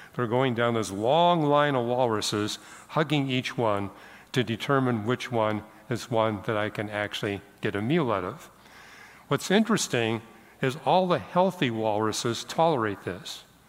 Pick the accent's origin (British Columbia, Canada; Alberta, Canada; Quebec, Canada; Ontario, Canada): British Columbia, Canada; I was raised in British Columbia